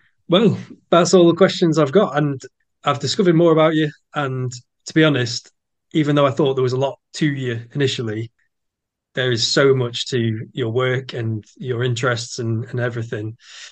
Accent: North West England, United Kingdom; growing up in Lancashire

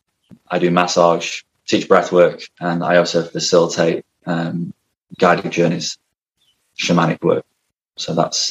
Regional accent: Yorkshire and the Humber, United Kingdom; Yeah, so I'm originally from England, a place called South Yorkshire.

